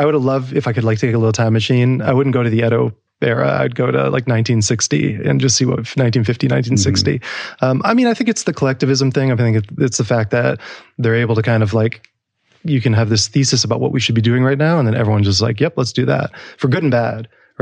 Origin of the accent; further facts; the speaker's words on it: Connecticut, United States; moved away as an adult; I grew up in basically a post-industrial American town.